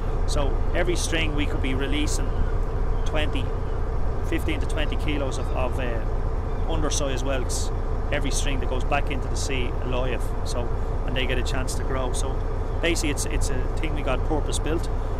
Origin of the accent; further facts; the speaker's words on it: Loughshinny, Leinster, Ireland; moved away; As I said, we're originally from Loch Shinny. We moved up here 9 years ago.